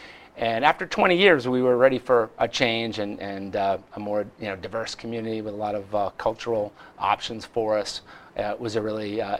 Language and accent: English; Worcester, Massachusetts, United States; So I'm from Worcester.